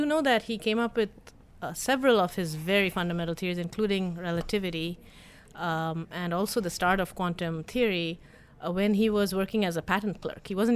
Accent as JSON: {"language": "English", "country": "Canada", "lives_now": "United States", "said": "I'm Canadian, so I don't really know exactly how the policy works here in the U.S."}